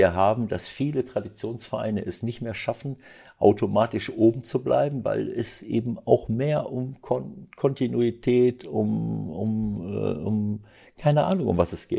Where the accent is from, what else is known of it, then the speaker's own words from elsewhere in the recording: North Rhine-Westphalia, Germany; Über Bielefeld würde mir das Herz bluten aus meiner Heimatregion.